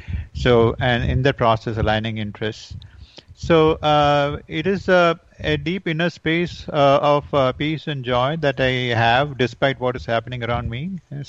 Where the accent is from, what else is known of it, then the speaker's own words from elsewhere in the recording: Chennai, Tamil Nadu, India; also born or lived in Guruvayur; now in United States; I was born in Kerala in a temple town called Guruvayur, but I grew up in Chennai.